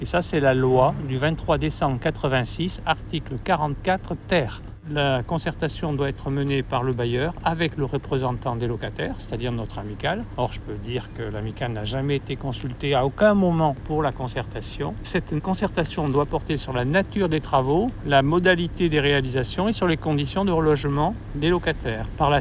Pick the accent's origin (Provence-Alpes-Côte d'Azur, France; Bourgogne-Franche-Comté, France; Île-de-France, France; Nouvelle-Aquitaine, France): Nouvelle-Aquitaine, France; Talence; Et chez nous, à Talence, à Thouars.